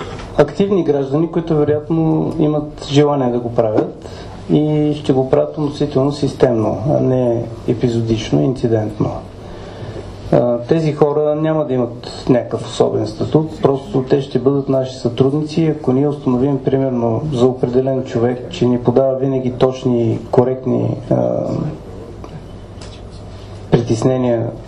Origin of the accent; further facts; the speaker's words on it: Plovdiv, Plovdiv Province, Bulgaria; тъй като съм от Пловдив, доста хора ме познават там